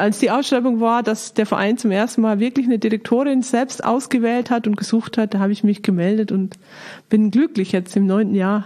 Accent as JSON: {"language": "German", "region": "Bavaria", "country": "Germany", "tie": "born or raised there", "said": "Ich komme aus Niederbayern und so richtig barock-katholisch-niederbayerisch bin ich aufgewachsen, habe aber einen Münsteraner Vater, von daher habe ich noch ein bisschen was Norddeutsches bekommen"}